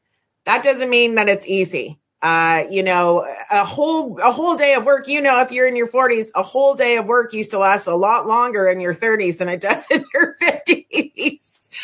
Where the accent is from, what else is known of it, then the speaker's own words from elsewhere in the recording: Canada; I'm Canadian.